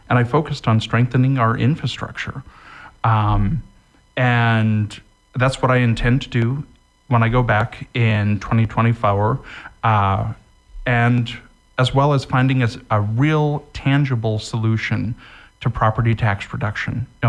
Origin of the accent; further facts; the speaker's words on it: Evergreen, United States; I was born and raised in Evergreen, and I know what those people.